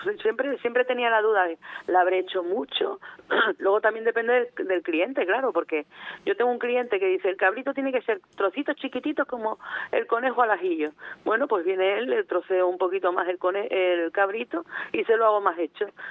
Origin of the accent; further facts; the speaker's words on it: Valladolid, Castile and León, Spain; Yo soy de Valladolid